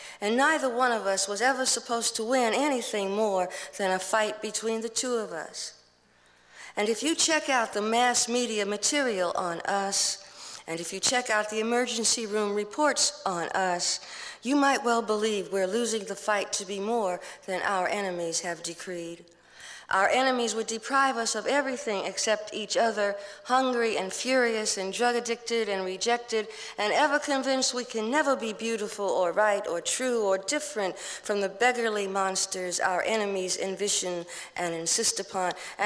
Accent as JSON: {"language": "English", "town": "Brooklyn", "region": "New York", "country": "United States", "tie": "born or raised there", "said": "I'm black and I come from Brooklyn and I grew up fighting and I grew up and I got out of Brooklyn because I got pretty good at fighting"}